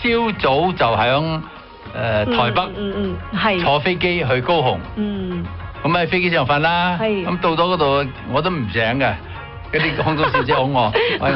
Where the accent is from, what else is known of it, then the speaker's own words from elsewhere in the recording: Guangdong, China; also born or lived in Shanghai; 我因為我本身係廣東人嚟嘅。